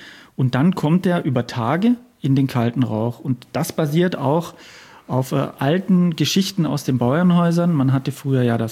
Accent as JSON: {"language": "German", "region": "Lake Constance", "country": "Germany", "tie": "born or raised there", "moved": "as an adult", "said": "Also ich bin am Bodensee aufgewachsen und geboren und bin dann zum Studieren nach Berlin gegangen, wie so viele."}